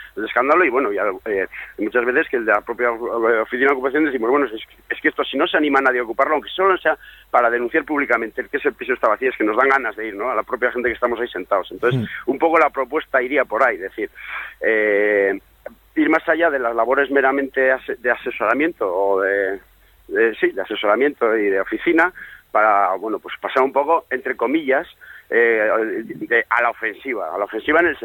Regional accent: Sestao, Basque Country, Spain; yo además es que soy de Sestao y he participado en eso desde el principio

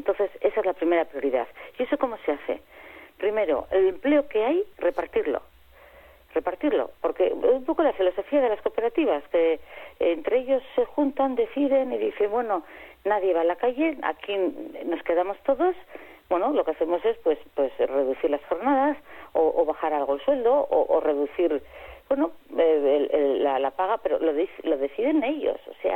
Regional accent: Navarre, Spain; yo soy navarra y hasta la médula

